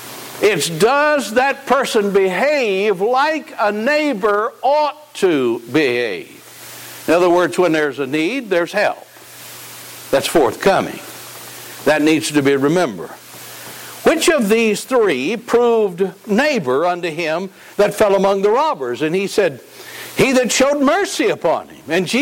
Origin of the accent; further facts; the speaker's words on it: the South, United States; But I have been places where, as a Southerner, as I would walk down the street, I would say hi to folks, and they would look at me like I was crazy.